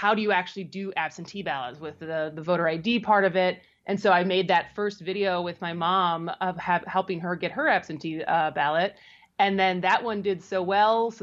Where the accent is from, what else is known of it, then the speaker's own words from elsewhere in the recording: Madison, Wisconsin, United States; So I'm from Madison. My parents are from Central Wisconsin, Wisconsin Rapids.